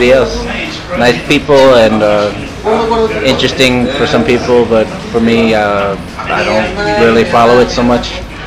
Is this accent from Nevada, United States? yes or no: yes; Las Vegas, Nevada, United States; also born or lived in New York; New York. Mm-hmm. Born in New York. Grew up in Las Vegas.